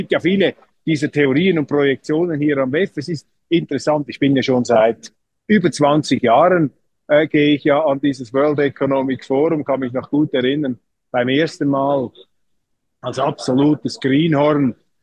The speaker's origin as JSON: {"language": "German", "country": "Switzerland", "said": "Also für mich ist natürlich als Schweizer immer auch das Thema EU von Interesse"}